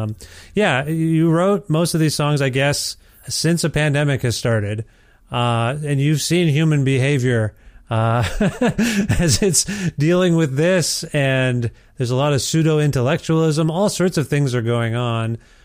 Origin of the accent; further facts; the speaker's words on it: Ontario, Canada; I'm from Ontario originally, and that's where I was, you know, lived and was born and raised and all that kind of stuff.